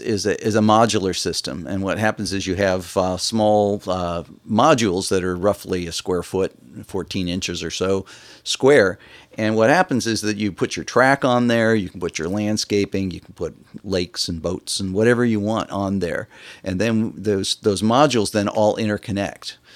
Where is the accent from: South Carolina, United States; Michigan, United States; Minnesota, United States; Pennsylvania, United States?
Michigan, United States; No, I'm originally from Michigan.